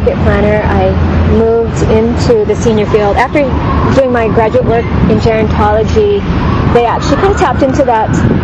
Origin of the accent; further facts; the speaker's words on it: Honolulu, Hawaii, United States; And then I was raised in Nu'uanu, where my parents still live. Born and raised in Nu'uanu.